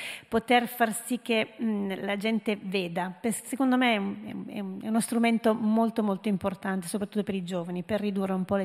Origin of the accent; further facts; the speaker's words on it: Canada; io sono cresciuta in Canada, io non volevo mai tornare in Canada